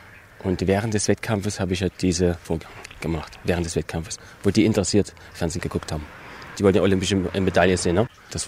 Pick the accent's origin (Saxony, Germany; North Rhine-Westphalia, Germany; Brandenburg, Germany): Saxony, Germany; accent: Saxon; ich hatte da bestimmt einen sächsischen Dialekt